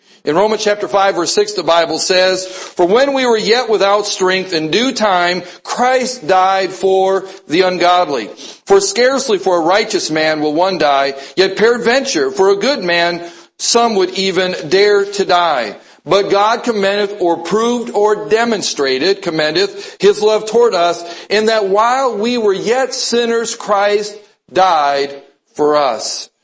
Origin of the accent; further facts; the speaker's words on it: Wisconsin, United States; I grew up in Wisconsin. That's where my family, on my side of the family, they all still live up near Green Bay is where they all reside currently.